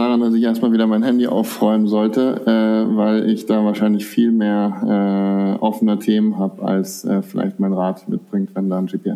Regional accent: Frankfurt, Hesse, Germany; born there; also born or lived in Munich / Berlin; now in Nuremberg, Germany; Ich bin geboren in Frankfurt, aber ansonsten habe ich mehr ein Nomadenleben geführt bisher. Ich habe lange in München und in Berlin gewohnt. Mittlerweile ist meine Wahlheimat Franken und ich wohne in der Region Nürnberg.

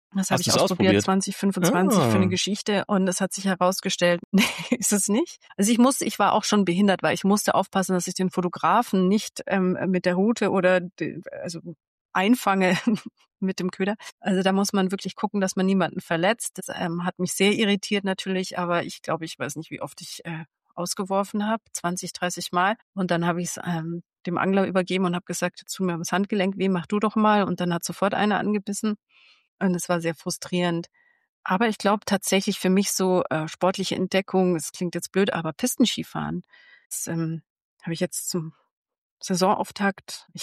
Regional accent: Bavaria, Germany; in meiner Heimat im Allgäu

